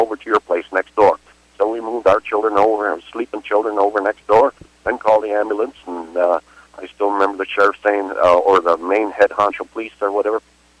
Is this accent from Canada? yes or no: no; Hinckley, Minnesota, United States; also born or lived in Spooner, Wisconsin; now in Kenosha, United States; I grew up in Hinckley, Minnesota. I moved eventually down to the cities and then back up to Spooner, Wisconsin. That's where I spent quite a bit of time.